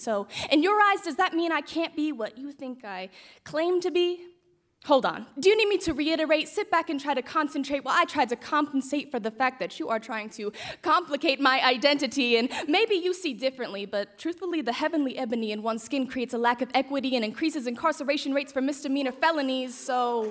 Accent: Portland, United States; But when you ask me, where are you from? Portland.

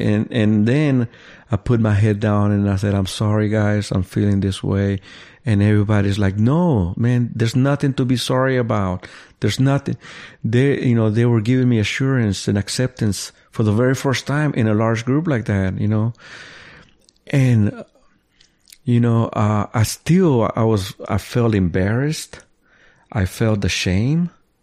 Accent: Mexico; now in United States; I came from Mexico and all the things that happened to me at home.

